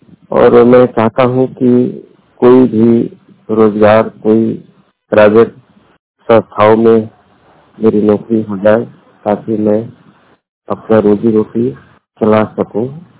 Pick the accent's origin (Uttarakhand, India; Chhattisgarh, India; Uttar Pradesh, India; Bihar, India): Bihar, India; Mathia; मैं बिहार के पश्चिमी चंपारण जिले का रहने वाला हूँ। मेरा गांव मठिया है, डिस्ट्रिक्ट पश्चिमी चंपारण जिला, थाना जो है लौरिया है।